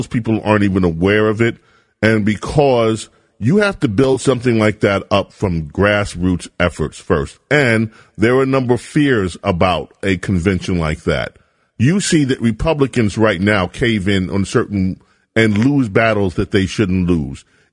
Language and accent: English; Jamaica, New York, United States; Oh, my hometown. Hi, Lynn.